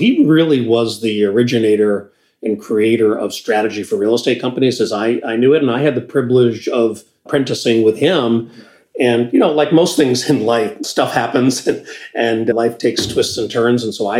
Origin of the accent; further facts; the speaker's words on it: Boston, Massachusetts, United States; also born or lived in Providence, United States; I grew up outside of Boston and I was in private schools in the Boston area. I went to Brown University down in Providence, Rhode Island. So decidedly a New Englander.